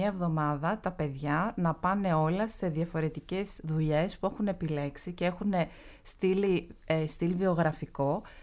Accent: Greece; το ότι κατάγομαι από την Ελλάδα, τους αρέσει.

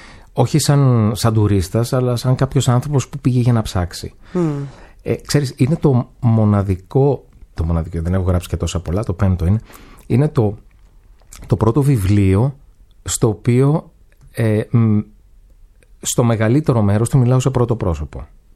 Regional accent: Thessaly, Greece; Είναι η πρώτη φορά που δεν έγραψα κάτι για το χωριό μου.

